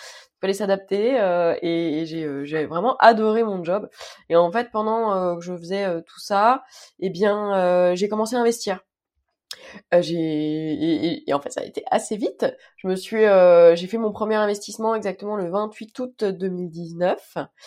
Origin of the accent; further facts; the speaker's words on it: Île-de-France, France; j'ai 29 ans et je suis d'Île-de-France, du 92 exactement.